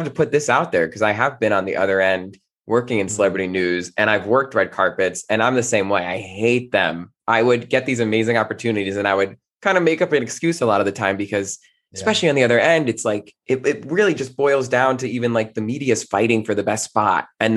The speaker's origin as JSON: {"language": "English", "region": "New Jersey", "country": "United States", "said": "I'm originally from New Jersey."}